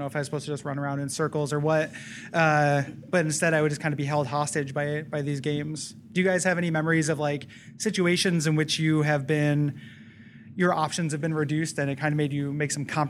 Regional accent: Portland, Oregon, United States; I'm from Portland.

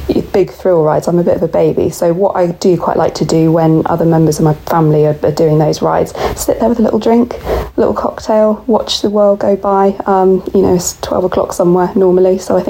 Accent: United Kingdom

